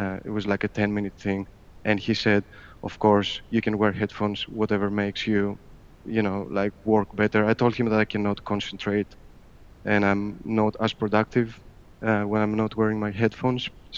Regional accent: Greece; now in Cambridge, United Kingdom; I'm from Greece. But I live in England. I live in Cambridge, actually. So I'm just an electrical engineer in Cambridge here.

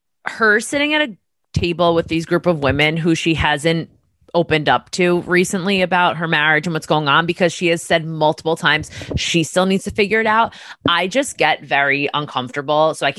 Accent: Laguna Beach, California, United States; Like, I grew up in Laguna. Why would I want to move back there?

